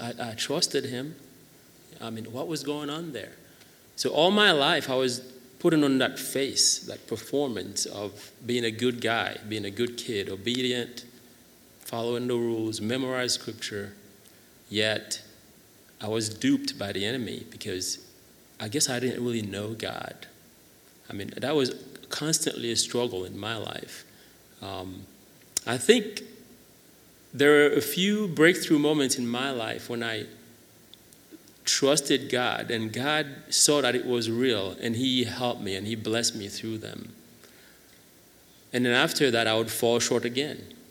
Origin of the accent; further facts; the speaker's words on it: Haiti; as I was growing up in Haiti, at the orphanage, which was a Christian orphanage